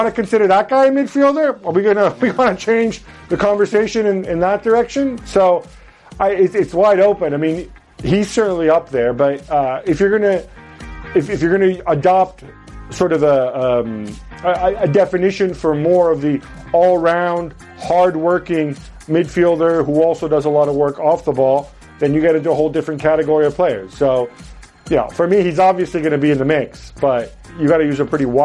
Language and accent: English; Italy; I am Italian. Both my parents are Italian. I was born in Italy. I spent the first few years of my life in Italy. I do not have any other passport other than Italian.